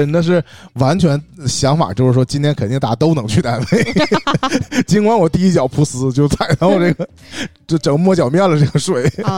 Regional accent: Northeast China, China; 它就已经比那个我们东北话说马路牙子要低了嘛

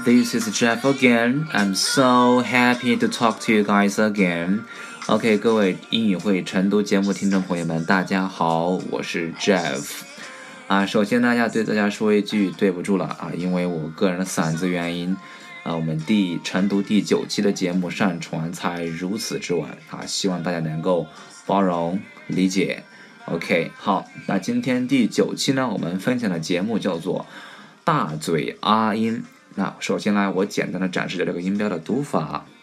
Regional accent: United Kingdom; Chinese is a second language; 我们英国人可能会更偏向读作 sorry。

